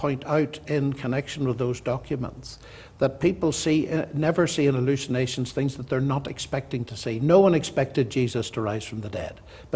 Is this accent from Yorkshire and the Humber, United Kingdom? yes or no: no; Northern Ireland, United Kingdom; born there; I was born in Ireland, Peter, and my parents were Christians